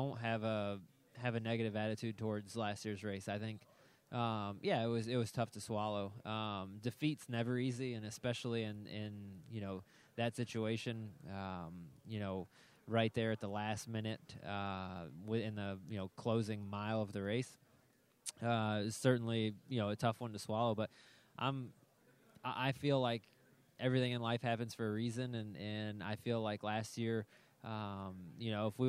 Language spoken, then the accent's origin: English; Tampa, Florida, United States; You know, growing up in Tampa, Florida, and coming over here to race, I've always enjoyed, you know, just driving through the tunnel